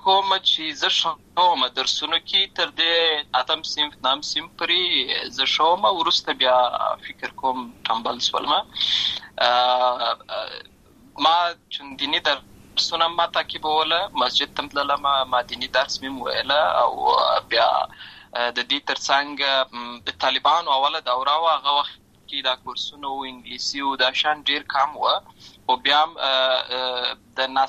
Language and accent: Pashto; Lashkar Gah, Helmand, Afghanistan; also born or lived in Uruzgan; زه په اصل کې د اوروزګان ولایت یم، اما زه په هلمند ولایت لشکرګاه کې پیدا شوی یم. امالته لوی سوی یم، امالته مې ښوونځی لسته ده